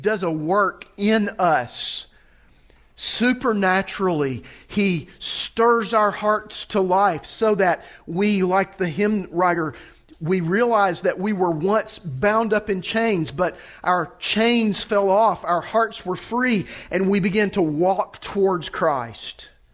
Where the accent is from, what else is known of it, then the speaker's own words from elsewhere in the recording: the South, United States; I'm from the South